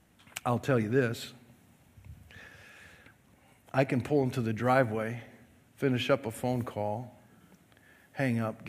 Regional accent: Wisconsin, United States; I mean, I grew up in Wisconsin. Meat and potatoes. Meatloaf.

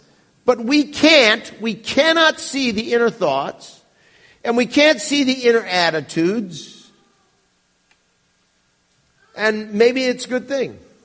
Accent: Wisconsin, United States; And it's interesting because I was raised in Wisconsin

